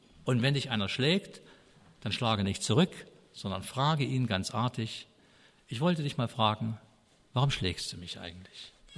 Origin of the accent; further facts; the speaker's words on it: Brandenburg, Germany; Also Uckermark ist die Gegend, wo ich herkomme.